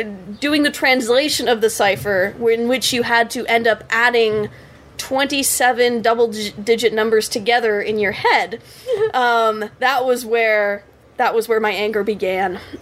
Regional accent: Sarnia, Ontario, Canada; So I was back in Sarnia, in my hometown

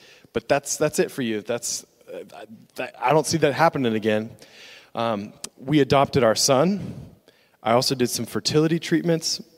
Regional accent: Bend, Oregon, United States; I grew up in Bend, Oregon.

